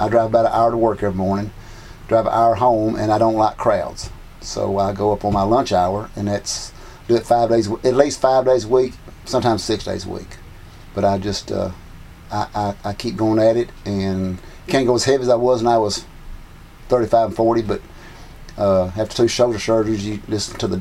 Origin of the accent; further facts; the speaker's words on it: Jackson, Tennessee, United States; I am from Jackson, Tennessee.